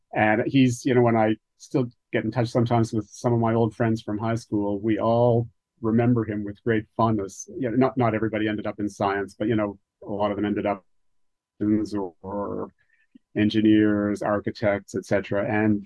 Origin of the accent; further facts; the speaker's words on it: Montreal, Quebec, Canada; I was born and raised in Montreal, in a section of town called Côte-Saint-Luc, which was a young, sort of newly formed suburb. It used to be farmland, but there was this new tract of houses that young families moved into.